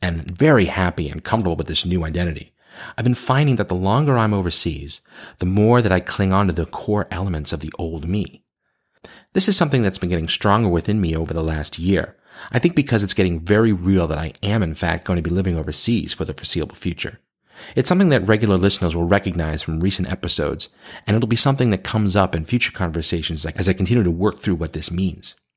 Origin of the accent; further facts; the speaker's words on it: Boston, Massachusetts, United States; accent: Boston; We are both from the Boston area.